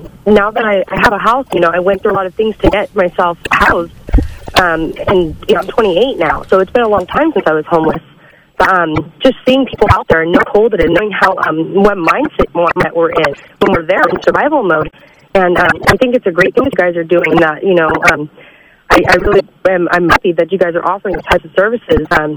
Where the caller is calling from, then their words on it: Chico, California, United States; I'm calling from Chico.